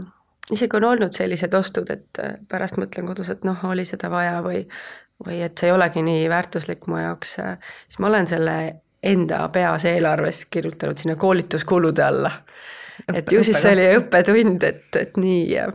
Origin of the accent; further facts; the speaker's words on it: Kose, Harju County, Estonia; Ma elasin lapsepõlves Kosel, kus see peedipõld ka oli.